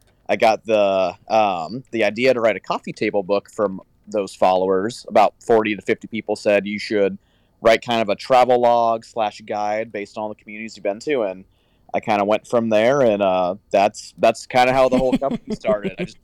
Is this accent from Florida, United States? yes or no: no; Iowa, United States; now in Nebraska; So I currently live in Nebraska, but as you said, I've been to every incorporated town in my home state, Iowa